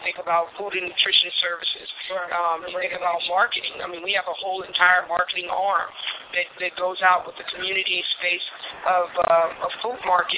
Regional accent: Nashville, Tennessee, United States; I mean, I'm from Nashville, and I know that people are from more rural spaces than I am.

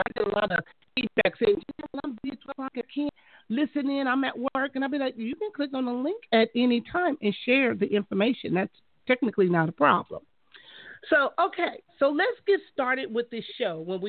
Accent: Compton, California, United States; what I learned in my childhood growing up in Compton

